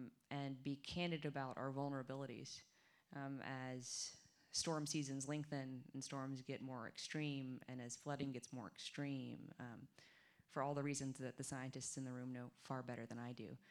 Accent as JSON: {"language": "English", "region": "Arkansas", "country": "United States", "tie": "born or raised there", "said": "it's a reaction from growing up in Arkansas."}